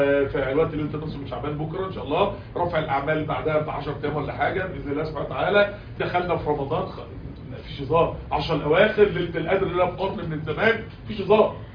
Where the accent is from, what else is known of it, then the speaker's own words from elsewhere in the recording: Mansoura, Dakahlia, Egypt; انا مش عندنا في المنصوره الدنيا محدوده عندكم شويه